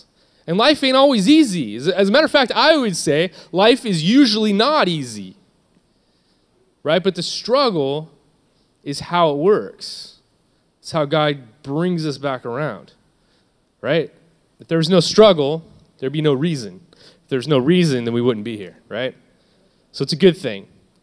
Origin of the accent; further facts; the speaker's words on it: Bakersfield, California, United States; also born or lived in San Luis Obispo / Orange County; I'm from Bakersfield. I live here most of my life.